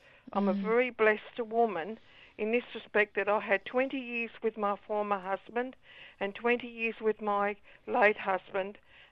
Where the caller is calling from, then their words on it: Adelaide, South Australia, Australia; Oh, hello. Yeah … from Adelaide.